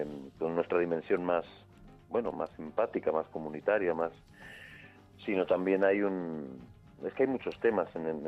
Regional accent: Madrid, Community of Madrid, Spain; Pero si soy madrileño y mi vida transcurrió en Madrid, por tanto amo esta ciudad, y aún me conmueve más mi otra patria más chica, que es el pueblo de mi familia materna, que es Cañamares, que es un pueblo de la Sierra de Cuenca.

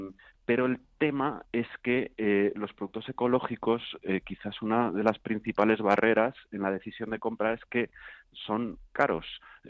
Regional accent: Spain; Bueno, yo soy una mezcla un poco rara. Soy español, pero también tengo parte británica, tengo parte inglesa. Pero bueno, hablo los dos idiomas.

